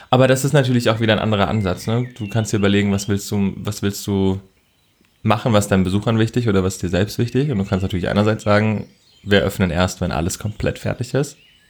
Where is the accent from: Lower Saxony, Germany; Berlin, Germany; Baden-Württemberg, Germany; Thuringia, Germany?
Baden-Württemberg, Germany; Ich bin gebürtiger Badener.